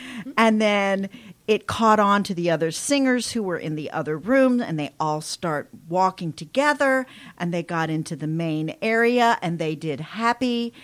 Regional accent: Italy; My home country.

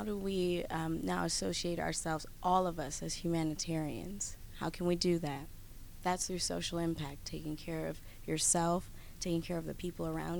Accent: Toledo, Ohio, United States; now in New York City, United States; I'm from Toledo, Ohio, and I originally moved to New York City to pursue arts career.

